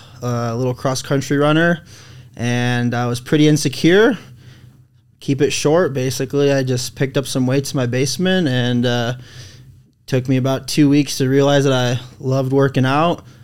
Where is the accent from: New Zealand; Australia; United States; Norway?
United States; Michigan; now in Utah, United States; I'm from Michigan.